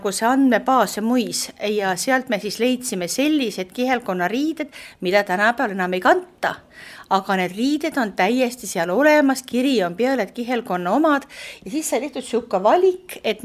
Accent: Saare County, Estonia; ma olen eestlane, ma olen saarlane

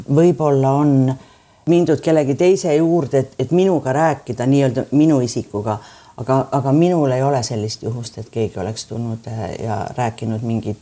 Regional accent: Saare County, Estonia; Minu jaoks on see identiteet väga oluline , et ma olen saar ja Saaremaalt saar just , et kui küsitakse , et kas ma olen puu või saar , siis ma olen ikka saar , see saar , millel on vesi ümber

